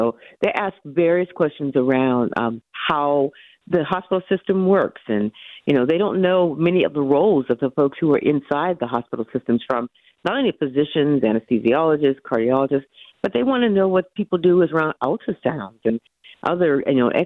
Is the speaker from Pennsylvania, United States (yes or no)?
yes; Pittsburgh, Pennsylvania, United States; Actually, I'm a native Pittsburgh, although my husband tells me I'm not native because I was born right outside of Uniontown, Pennsylvania, Lemont Furnace.